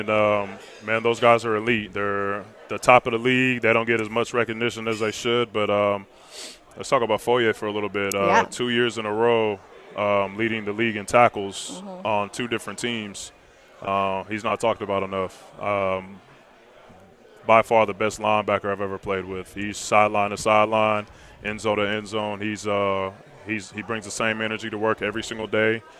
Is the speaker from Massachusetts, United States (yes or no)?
no; Oakland, California, United States; I grew up in Oakland, as most of y'all know, Oakland, California, and grew up in a single mother household